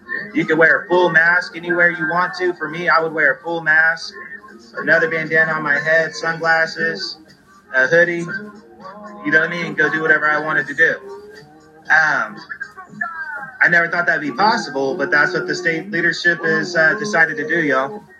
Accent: California, United States; I used to be very proud of the fact that I was raised in California.

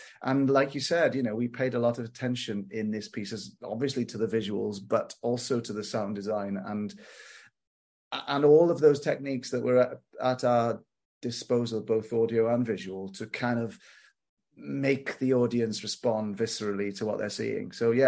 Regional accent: Cardiff, Wales, United Kingdom; So it was brilliant, actually, last night to screen it finally in Cardiff, which is my hometown.

